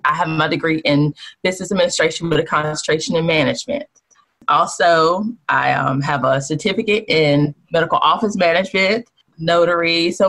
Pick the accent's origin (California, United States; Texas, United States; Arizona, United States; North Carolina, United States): North Carolina, United States; born and raised in Sampson County, raised by 2 fabulous parents